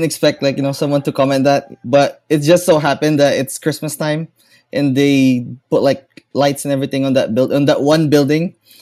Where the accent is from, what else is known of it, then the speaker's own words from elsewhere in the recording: Philippines; I am from the Philippines.